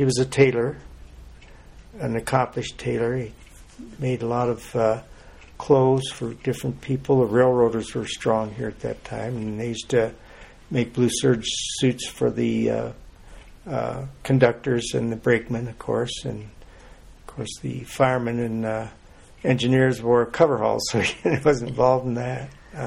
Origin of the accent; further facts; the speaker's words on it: Salida, Colorado, United States; Well, I was born and raised in Salida on January 7th, 1918.